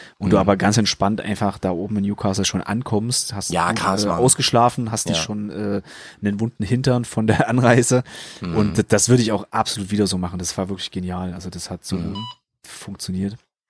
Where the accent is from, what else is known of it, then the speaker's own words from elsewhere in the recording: Giessen, Hesse, Germany; ich komme aus Gießen, ich musste von Gießen erstmal bis nach Frankreich da runter